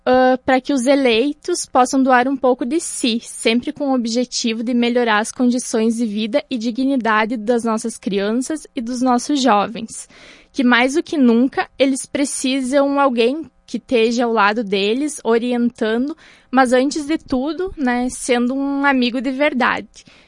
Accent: Lagoa Vermelha, Rio Grande do Sul, Brazil; eu nasci, eu me criei em Lagoa Vermelha, como todos dizem, que eu bebi água da bica.

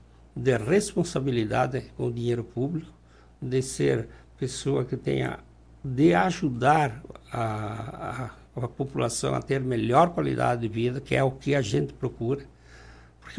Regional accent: Nova Alvorada, Brazil; e em especial Nova Alvorada, que é a minha terra

